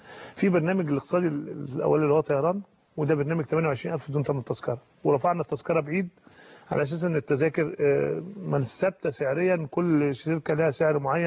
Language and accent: Arabic; Egypt; ويمكن لطبيعتنا احنا كمصريين